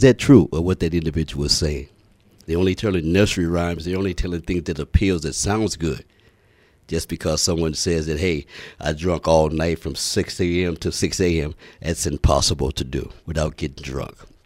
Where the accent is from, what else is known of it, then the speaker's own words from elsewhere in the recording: Midwest, United States; Because when I grew up in the Midwest. We grew up in a little community.